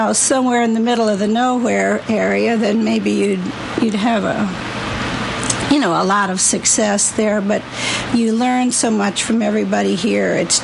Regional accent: Wilber, Nebraska, United States; No, I'm from Wilbur, Nebraska, which is a Czechoslovakian town.

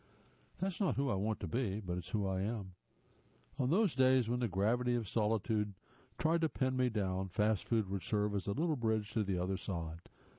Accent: Brunswick, Georgia, United States; Willie's Weenie Wagon in my hometown of Brunswick, Georgia, was my third place for a lot of years.

